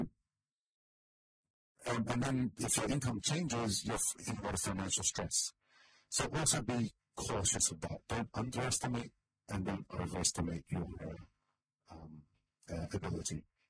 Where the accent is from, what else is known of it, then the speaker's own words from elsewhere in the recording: Australia; I'm from Australia